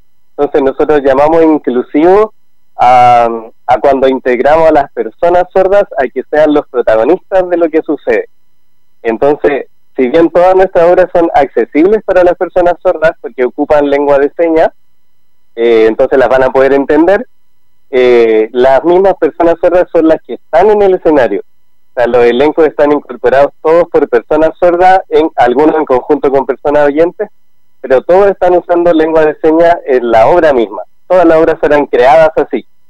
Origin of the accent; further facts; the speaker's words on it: Valparaíso, Chile; que somos todos de Valparaíso